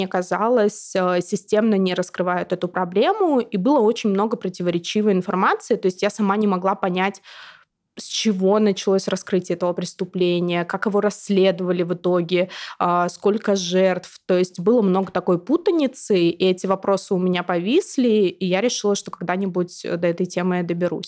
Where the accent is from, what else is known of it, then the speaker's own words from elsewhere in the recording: Urals, Russia; потому что я сама с Урала